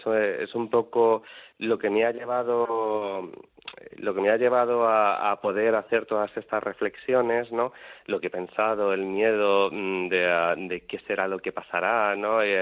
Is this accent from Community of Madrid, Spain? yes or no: no; Toledo, Castilla-La Mancha, Spain; moved away as an adult; now in Murcia, Spain; ahora que he descubierto Murcia, porque yo soy de Toledo, pero hemos venido a vivir aquí